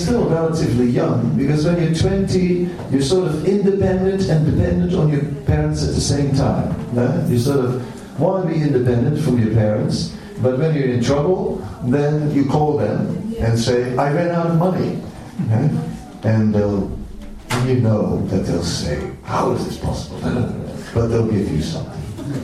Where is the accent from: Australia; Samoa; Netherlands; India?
Netherlands; I'm from Holland, you know, it's a very Protestant place.